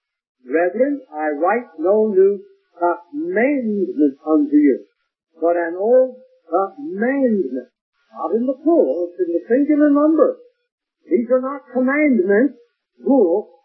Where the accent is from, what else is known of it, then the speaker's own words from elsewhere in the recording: Philadelphia, Pennsylvania, United States; I was raised in Philadelphia, and I'm sorry to say that it has degenerated into the city of brotherly shove.